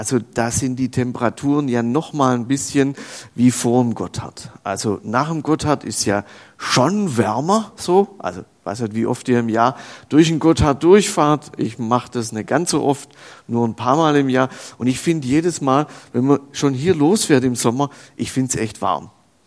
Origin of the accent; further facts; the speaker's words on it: Baden-Württemberg, Germany; da wo ich herkomme, aus der Nähe von Ulm, das ist so Stuttgart-Ulm da oben